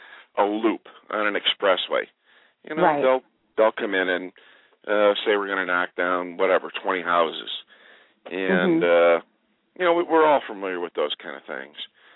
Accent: Chicago, Illinois, United States; I grew up here in Chicago, you know, in the 60s and Daley and the whole thing.

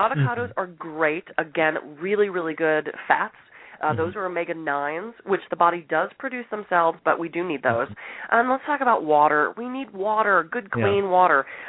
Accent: Pittsburgh, Pennsylvania, United States; now in Los Angeles, United States; I mean, I grew up in Pittsburgh where you had really clear seasons. You come to L.A., it's one big season until the earthquake comes and then we get a second season.

